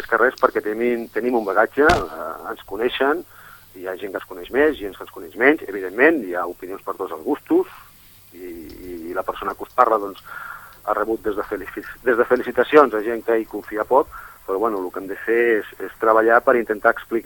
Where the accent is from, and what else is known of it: Sitges, Catalonia, Spain